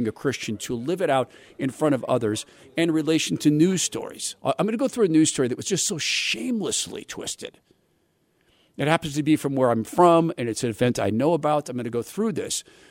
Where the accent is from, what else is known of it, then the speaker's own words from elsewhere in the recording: Spokane, Washington, United States; This Deja Vu club they talk about, I'm from Spokane.